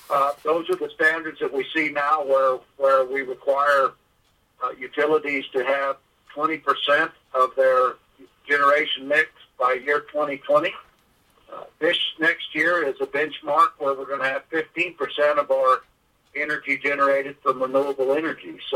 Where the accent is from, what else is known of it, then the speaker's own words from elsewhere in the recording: Corrales, New Mexico, United States; now in Williamsburg, United States; I'm a native New Mexican. I was born and raised in Corrales, New Mexico.